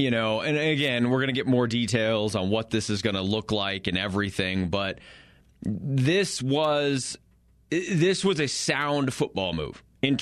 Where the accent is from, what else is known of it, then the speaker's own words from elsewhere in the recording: Colorado, United States; You're from Alabama. I'm from Eastern Colorado.